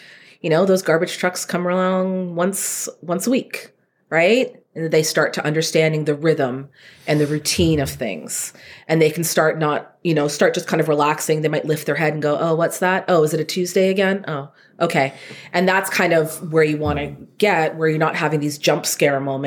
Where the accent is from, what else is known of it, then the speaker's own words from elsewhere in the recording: Canada; Oh, well, we're so polite. We're so Canadian.